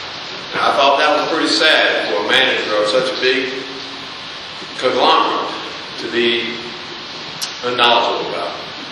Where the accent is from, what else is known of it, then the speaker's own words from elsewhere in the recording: Hampstead, North Carolina, United States; I'm from Hampstead, Pender County.